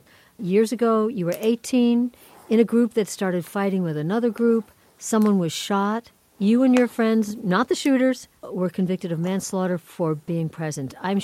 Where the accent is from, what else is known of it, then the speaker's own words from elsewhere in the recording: New York, United States; Stickball, I'm a New Yorker, Long Islander, you know, so stickball, you know, is a New York tradition